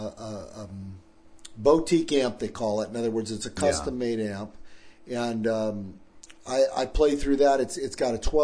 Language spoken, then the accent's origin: English; Los Angeles, California, United States; mainly because I grew up in Los Angeles